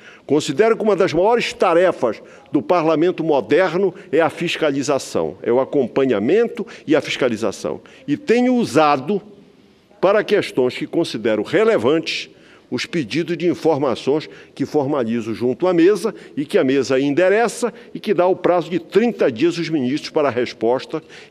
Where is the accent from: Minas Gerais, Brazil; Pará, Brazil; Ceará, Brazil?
Pará, Brazil; Sou agradecido, como paraense e como brasileiro